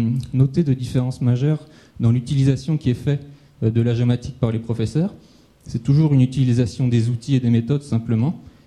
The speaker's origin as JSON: {"language": "French", "country": "France", "said": "L'ironie du sort, c'est que je suis français"}